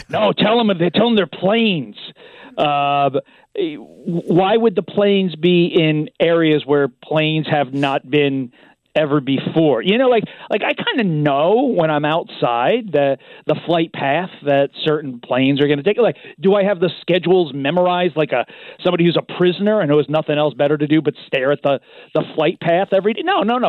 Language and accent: English; New Jersey, United States; Because I'm from Jersey, so I've just perched myself out in my parents' house, and I've just been shooting away.